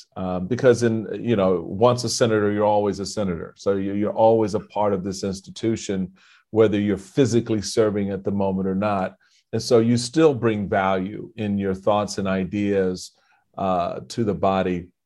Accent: Washington, District of Columbia, United States; One of the things that always impressed me as a young kid growing up in the Petworth area of DC

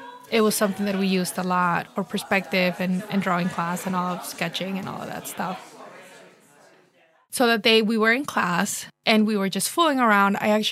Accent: Kearney, New Jersey, United States; growing up in Kearney, every time we cut school, we would always take the train downtown.

